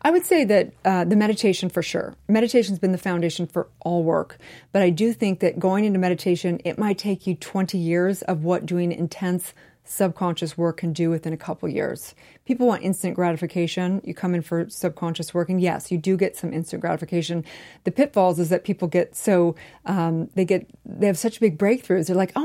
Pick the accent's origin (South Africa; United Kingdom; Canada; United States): United States; California; My parents were divorced. We lived in kind of a hippie commune. I grew up in California.